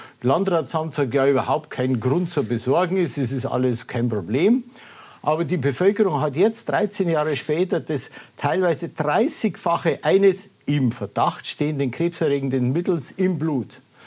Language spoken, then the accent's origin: German; Bavaria, Germany; ich komme aus dem Landkreis Ebersberg. Und da wohne ich seit 1987